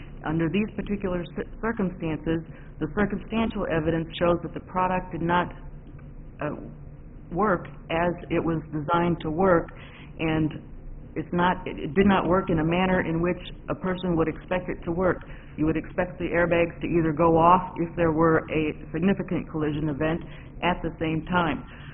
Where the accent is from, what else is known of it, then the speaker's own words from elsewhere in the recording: Benton, Illinois, United States; I'm from Benton, Illinois